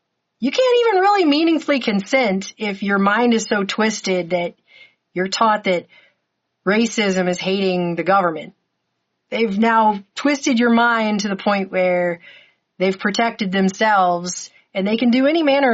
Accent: United States; And I am now being told that as an American, it's radical.

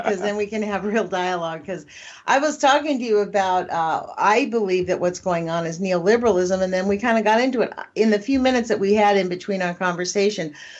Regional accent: California, United States; I think that's because I'm from California.

